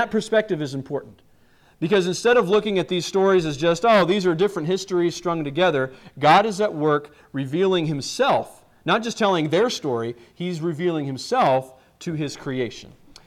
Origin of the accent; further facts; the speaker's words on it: Mangum, Oklahoma, United States; also born or lived in Illinois; Like, well, I was born in Illinois, and then we moved around, and we moved to Oklahoma, and I was raised in Mangum, and all these things.